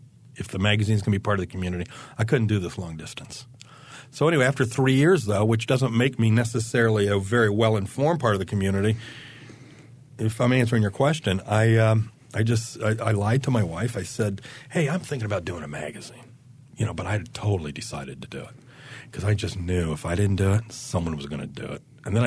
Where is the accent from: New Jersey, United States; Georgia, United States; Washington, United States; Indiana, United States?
Indiana, United States; I'm from Indiana, and I grew up in the Midwest, and I love the Midwest.